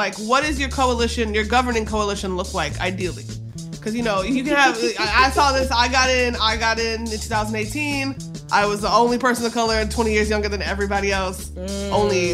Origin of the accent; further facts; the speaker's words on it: the South, United States; Nah, I'm from the South, baby.